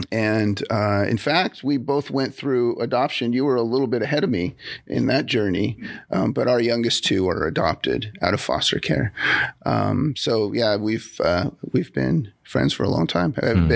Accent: Portland, United States; I grew up in Portland way back in the day. I went to Portland Christian High School.

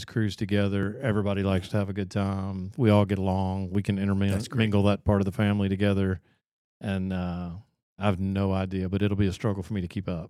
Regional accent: the South, United States; I grew up in the South, and there's just there's a push to embrace, don't show your feelings.

